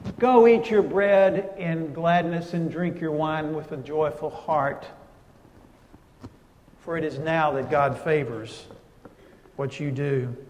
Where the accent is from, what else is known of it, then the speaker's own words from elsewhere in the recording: Jacksonville, Texas, United States; My hometown of Jacksonville, Texas, where I grew up, where my parents still live